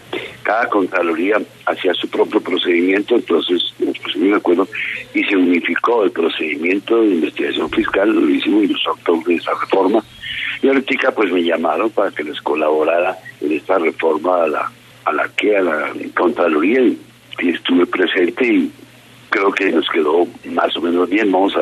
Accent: Bogotá, Bogotá D.C., Colombia; born there; porque yo nací en Bogotá, no nací en Santa Fe

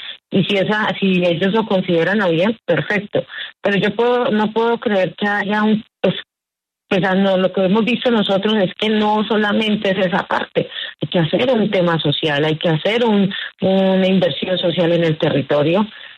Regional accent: Colombia; lo digo como colombiana

